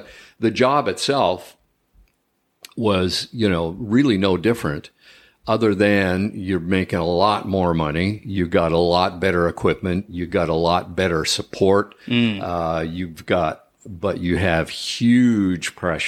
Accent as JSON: {"language": "English", "region": "Nova Scotia", "country": "Canada", "accent": "Cape Breton", "said": "So anyway, I managed to lose my Cape Breton accent out west, but, you know, I still had the Canadian accent."}